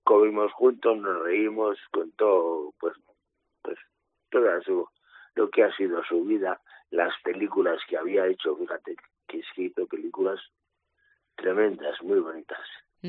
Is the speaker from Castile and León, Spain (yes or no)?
yes; Valladolid, Castile and León, Spain; Yo soy de Valladolid, yo soy vallisoletano. Presumo mucho de ello, sí.